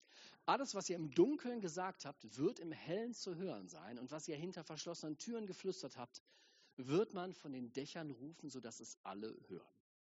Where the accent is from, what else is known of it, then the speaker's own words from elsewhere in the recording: Germany; Für uns als Europäer, erst recht als Deutsche, ist das irgendwie ein Problem